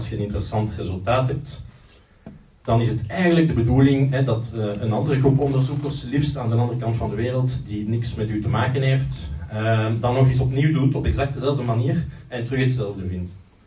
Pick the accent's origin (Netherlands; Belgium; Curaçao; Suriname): Belgium; Sint-Anna-Pede, Flanders; born there; het kerkje van mijn geboortedorp, Sint Annabede.